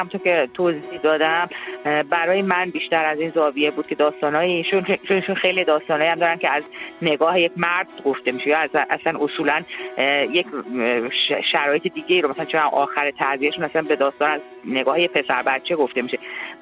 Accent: Iran; moved away; من نزدیک به بیش از 3 دهه هست که الان در خارج از ایرانم

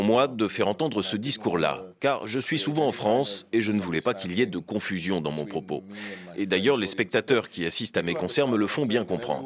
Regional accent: Guadeloupe; Je ne suis pas français, je suis caribéen, je suis guadeloupéen.

